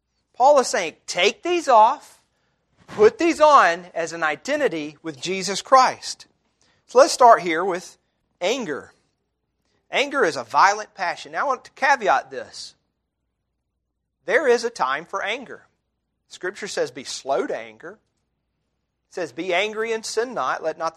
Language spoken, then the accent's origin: English; Ireland; I can't help it. I'm Irish. That's my Irish temper.